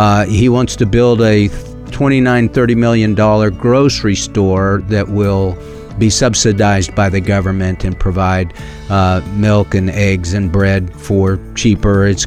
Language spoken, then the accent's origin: English; Los Altos, California, United States; I grew up in California, in Los Altos, California, which is fairly close to San Jose and Stanford